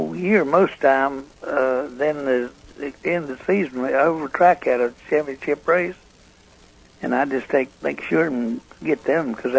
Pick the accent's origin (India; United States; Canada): United States; Carolina; I was raised in Carolina, so...